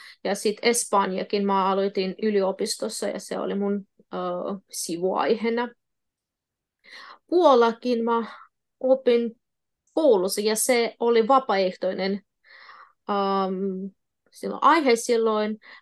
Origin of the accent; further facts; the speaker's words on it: Ukraine; born there; first language Russian; Finnish is a second language; mä puhun 6 kieltä, sisältäen mun äidinkieliä. Niin kuin venäjä on mun eka äidinkieli, sitten ukraina, koska mä olin syntynyt ja kävin koulussa Ukrainassa. Ja sitten vieraista kieliä, se on totta kai suomi, englanti, espanja ja puola.